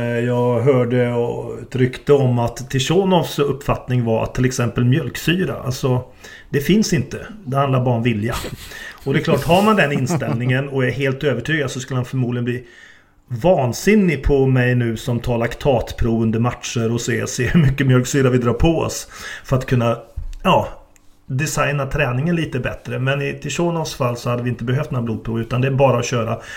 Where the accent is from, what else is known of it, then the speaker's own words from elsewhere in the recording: Sweden; Och det var man lite sur för som svensk då.